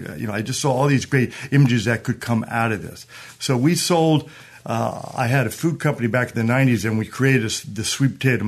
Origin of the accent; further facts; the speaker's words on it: New Jersey, United States; I was born and raised in Northwest New Jersey, so you think of hot dogs, you think of Coney Island.